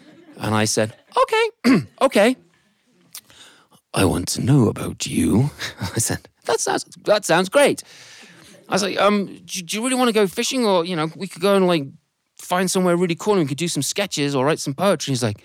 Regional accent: England, United Kingdom; moved away as an adult; now in United States; I'm English. You've probably figured that out. And my wife is American. And we met in the UK, and she convinced me to come over here.

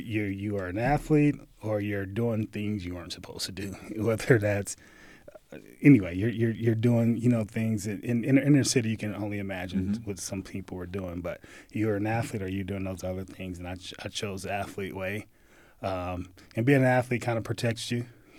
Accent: San Bernardino, California, United States; San Bernardino, California. So that's inland from L.A., from the shore.

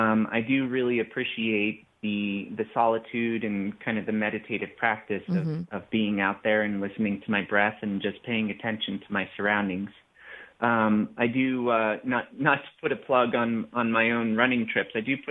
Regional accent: Rocky Mountains, United States; I got into trail running because I grew up in the Rockies.

